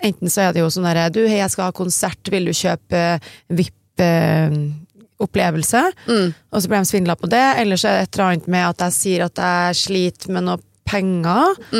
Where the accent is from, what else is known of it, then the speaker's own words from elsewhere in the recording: Zanzibar, Tanzania; now in Norway; Jeg kommer fra Zanzibar